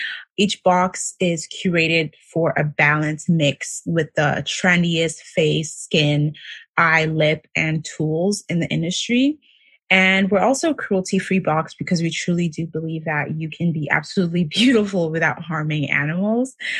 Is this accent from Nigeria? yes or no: yes; Nigeria; first language French; English is a second language; now in Toronto, Canada; I was here straight from Nigeria. So I was actually in a French private school back home. So I actually learned how to speak French before I learned how to speak English.